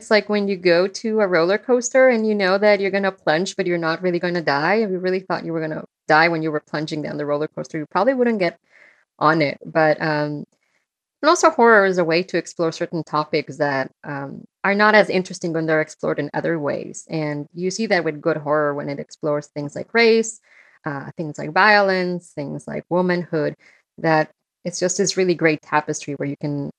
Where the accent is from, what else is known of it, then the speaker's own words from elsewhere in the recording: Mexico City, Mexico; English is a second language; less intimidating than my real life growing up in Mexico City.